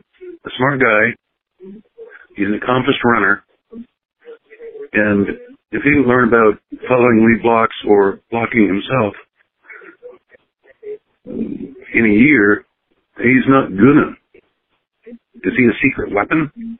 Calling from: Buffalo, New York, United States; Hey, I'm calling from Buffalo.

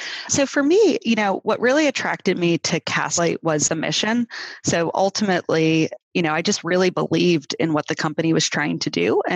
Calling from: San Francisco, California, United States; I am in San Francisco today.

